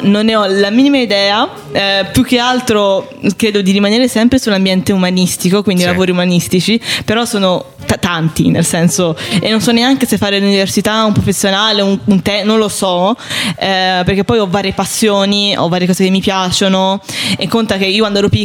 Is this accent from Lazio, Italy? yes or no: yes; Rome, Lazio, Italy; born there; È totalmente sbagliato, perché sono nata a Roma, però mia madre è calabrese, mio padre è sardo, quindi sono calabro-sardo di origine.